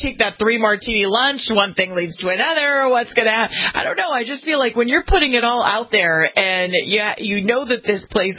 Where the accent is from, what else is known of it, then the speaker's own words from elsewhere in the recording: Los Angeles, California, United States; My hometown, Los Angeles, California, is in the top ten.